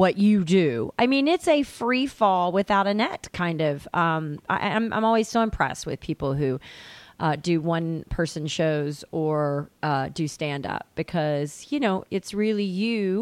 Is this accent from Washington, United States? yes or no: no; Tennessee, United States; I grew up in Tennessee, so it's a very different community